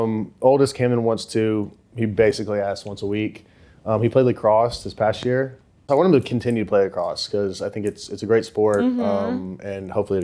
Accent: Indiana, United States; now in Nashville, United States; Southern Indiana.

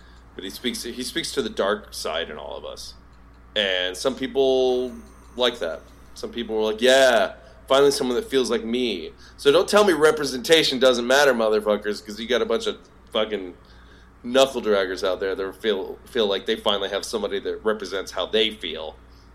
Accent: Southeast, United States; I'm you know, I'm from the Southeast

